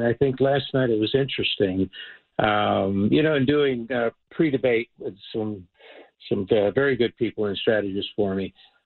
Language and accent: English; California, United States; I love California. I'm a Californian.